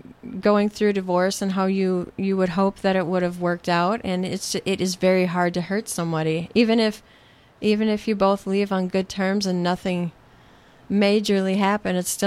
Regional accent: North Dakota, United States; North Dakota is where I'm from.

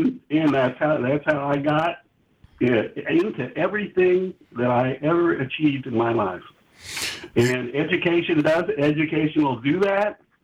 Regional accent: Union City, Indiana, United States; I grew up in Union City, Indiana, a small town in Indiana, which is an extremely right-wing state.

